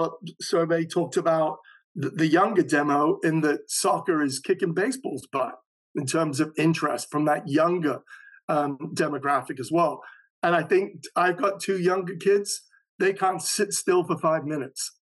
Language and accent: English; England, United Kingdom; you know, I'm from England originally.